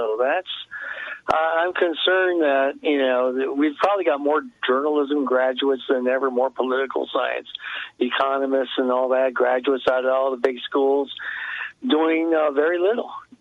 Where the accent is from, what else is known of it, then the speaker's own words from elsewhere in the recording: California, United States; when I grew up in California